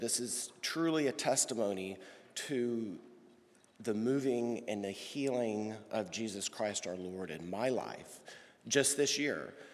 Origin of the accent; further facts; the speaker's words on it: Texas, United States; Many of you know that Jenny and I are both born and raised in Texas, and that's where all of our family is.